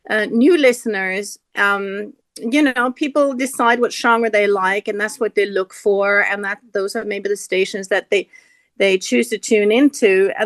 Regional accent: Norway; And for me, I grew up in Norway, and I didn't really particularly like the snow other than Christmas.

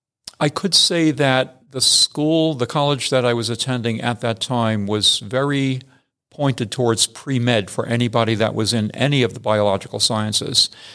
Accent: Staten Island, New York, United States; now in New Mexico, United States; but I was born and raised in New York.

